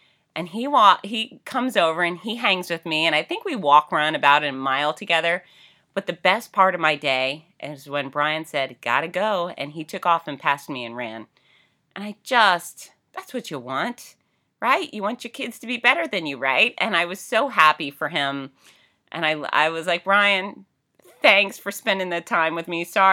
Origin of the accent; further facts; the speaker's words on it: Florida, United States; I'm from South Florida and I was raised with rap music and the sunshine and the surfboard.